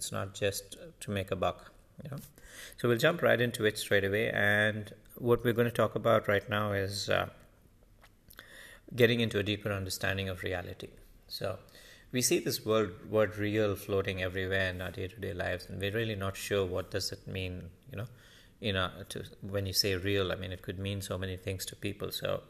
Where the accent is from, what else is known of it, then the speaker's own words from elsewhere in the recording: India; because that's my origin being Indian.